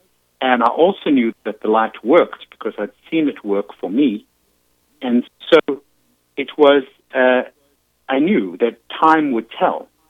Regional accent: South Africa; now in New York City, United States; when I came from South Africa, which is, you know, sunny and very warm and pleasant, and I came to New York City

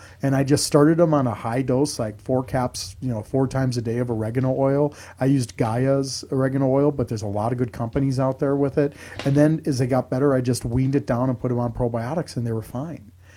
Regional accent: Chicago, Illinois, United States; Reminds me of growing up in Chicago.

